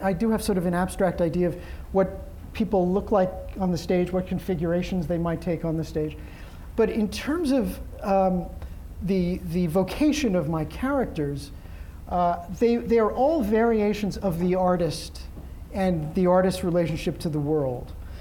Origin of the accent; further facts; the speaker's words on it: New York City, New York, United States; I grew up in Brooklyn. My parents were not theater people.